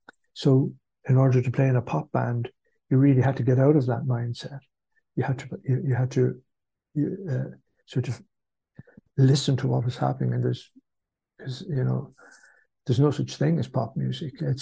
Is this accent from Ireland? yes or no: yes; Carrick-on-Suir, Tipperary, Ireland; I came from Carrick and Shure in South Tipperary, which is very south, as far south as you can go, on the borders of Waterford and Kilkenny.